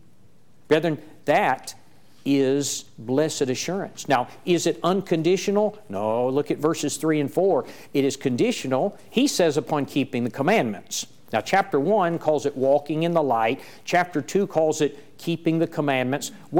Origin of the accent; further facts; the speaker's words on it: South Carolina, United States; I'm from South Carolina, and I just came here